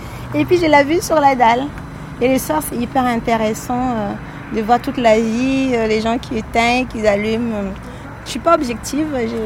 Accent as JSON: {"language": "French", "country": "Central African Republic", "moved": "as an adult", "lives_now": "France", "said": "je viens de la République centrafricaine, je suis restée 20 ans, je suis devenue citoyenne française, en tout cas naturalisée il y a à peine 7 ans."}